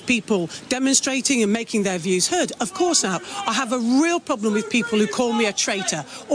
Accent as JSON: {"language": "English", "town": "Worksop", "region": "East Midlands", "country": "United Kingdom", "said": "I'm also a lass from Worksop, so I don't get scared by these people."}